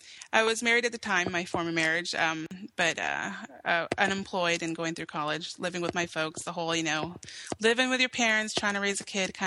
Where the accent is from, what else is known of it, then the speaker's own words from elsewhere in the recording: Honolulu, Hawaii, United States; Correct. I'm from Hawaii, raised there. My dad was retired military over there. So basically from Honolulu.